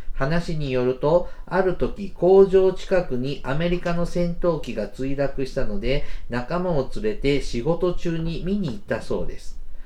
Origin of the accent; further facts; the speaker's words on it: Mie, Japan; 僕三重の紀州エリア出身なので、